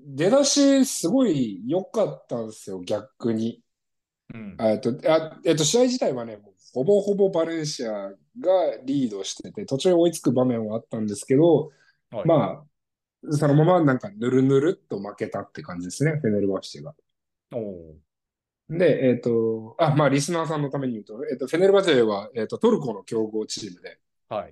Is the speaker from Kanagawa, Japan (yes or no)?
no; Tokyo, Japan; 僕、東京出身なんですけど、